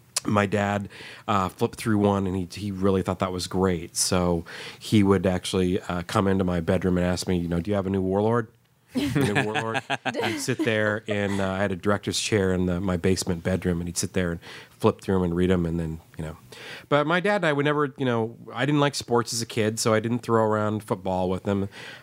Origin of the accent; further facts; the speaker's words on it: Oregon, United States; they were printed out of Portland, and I grew up in Oregon